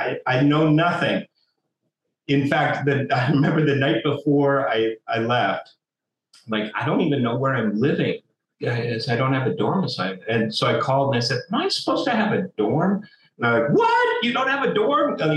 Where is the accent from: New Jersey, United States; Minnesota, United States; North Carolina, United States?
Minnesota, United States; Mankato; also born or lived in Little Falls, United States; Yeah, in a town called Little Falls, which is the boyhood home of Charles Lindbergh. And then we moved to Mankato, Minnesota, eventually, where I really grew up